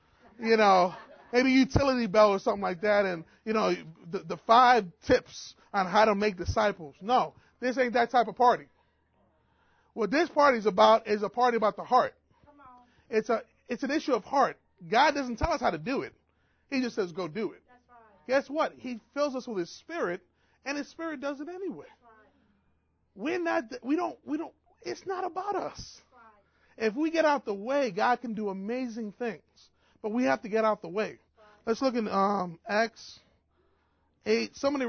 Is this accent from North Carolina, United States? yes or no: no; New York, United States; I'm from New York, boy. We could go for it.